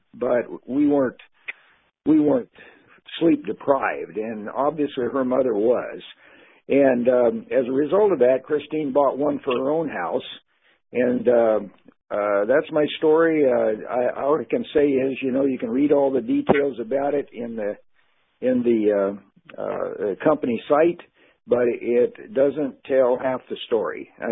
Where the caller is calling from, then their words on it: Oregon, United States; Well, I'm calling from Oregon.